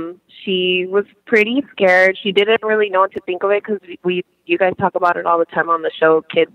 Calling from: Yuma, Arizona, United States; from Yuma, Arizona.

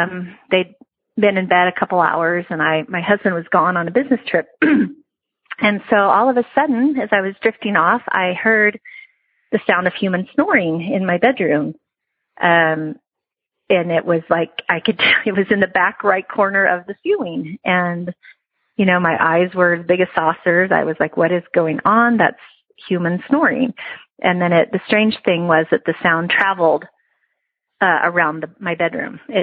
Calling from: Idaho, United States; I'm calling from Idaho.

